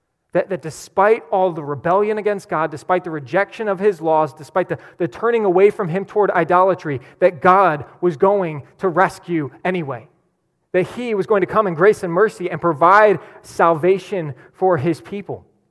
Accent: Vienna, United States; I grew up in Vienna. And you know, it's considered a small town in America. It's got over 15,000 people.

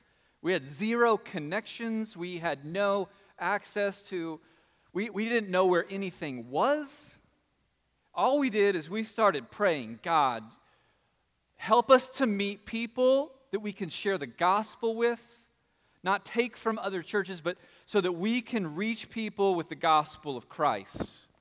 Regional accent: Texas, United States; now in Charlottesville, United States; people that I know, they know I'm from Texas, and I have to give a defense for Texas oftentimes.

